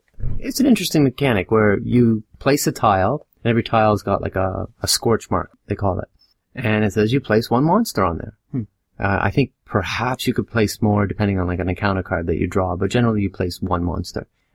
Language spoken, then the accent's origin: English; Canada; accent: Canadian; I didn't feel I had to, like, play up my Canadian accent.